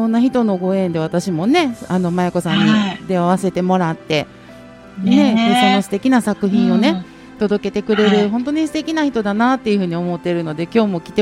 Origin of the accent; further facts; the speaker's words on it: Kobe, Hyogo, Japan; 25年前、私の地元神戸が大きな大きな地震で形を失いました。